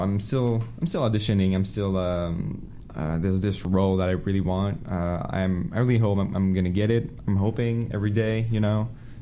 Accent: Canada; I'm Canadian

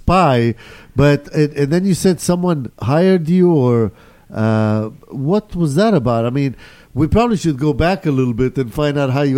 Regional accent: Israel; I grew up in Israel, and I've seen Holocaust survivors all around me.

